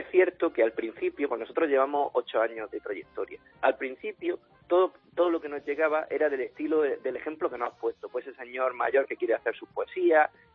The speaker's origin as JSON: {"language": "Spanish", "town": "Almería", "region": "Andalusia", "country": "Spain", "said": "No, soy de Almería."}